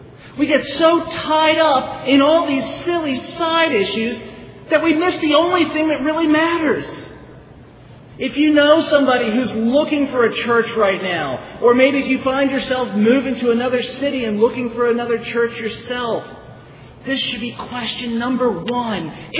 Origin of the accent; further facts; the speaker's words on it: North Carolina, United States; I'm from North Carolina, as Rob mentioned, and down in the Bible Belt, our churches have three sacraments.